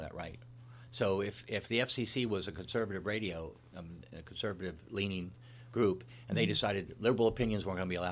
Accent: Springfield, United States; Springfield.

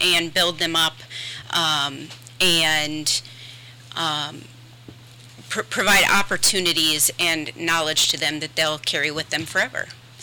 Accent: Marion, United States; I am born and raised in Marion. My childhood, you know, I grew up, I went to Marion City Schools, so Marion girl through and through.

